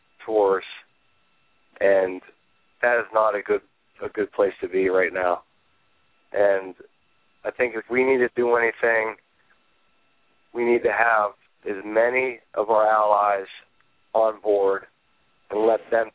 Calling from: Austintown, Ohio, United States; I'm on my lunch break today, so I mean, over here in Austin Town, so.

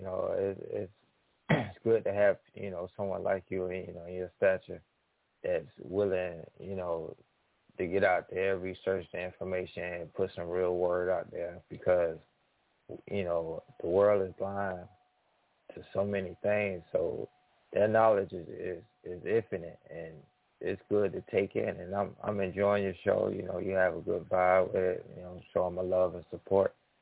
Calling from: Columbus, Georgia, United States; I'm calling in from Columbus, Georgia with ONE Network.

